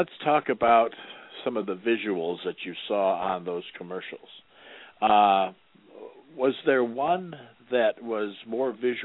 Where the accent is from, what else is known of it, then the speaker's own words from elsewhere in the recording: Detroit, Michigan, United States; I'm from Detroit originally